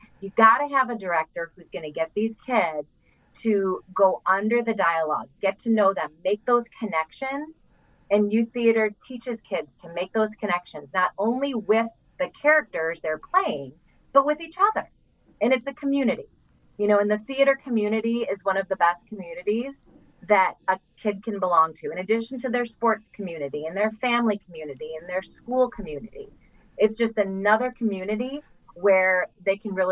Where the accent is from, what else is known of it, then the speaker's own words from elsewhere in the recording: Cary, Illinois, United States; So I'm from Cary, which is just down the road from Huntley.